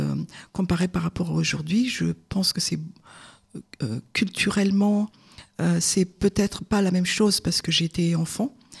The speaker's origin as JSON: {"language": "French", "country": "Madagascar", "tie": "born or raised there", "moved": "as an adult", "lives_now": "France", "said": "Je suis née à Madagascar"}